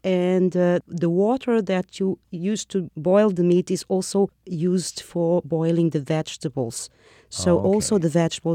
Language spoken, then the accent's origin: English; Lisbon, Portugal; English is a second language; From the south, the main city, Lisbon.